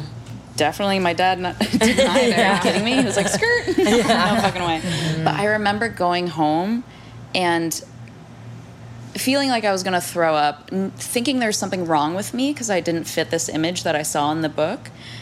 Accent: Massachusetts, United States; I grew up in Massachusetts, which is a pretty progressive state

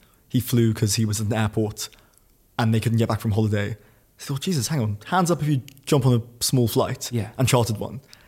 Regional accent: London, United Kingdom; Because I grew up in West London.

